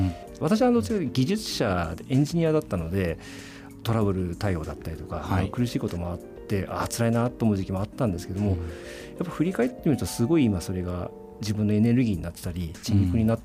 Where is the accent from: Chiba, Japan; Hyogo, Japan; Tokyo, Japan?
Chiba, Japan; now in Utsunomiya, Japan; 生まれ育ちがちょっと千葉ではあるんですけども、はい、あの千葉ももちろんすごくいいところだなと思って、うん、あの今日まで育ったんですが